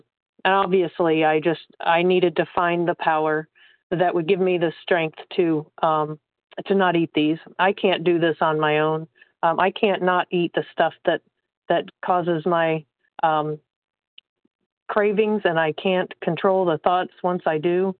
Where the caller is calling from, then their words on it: Indiana, United States; I'm calling from Indiana.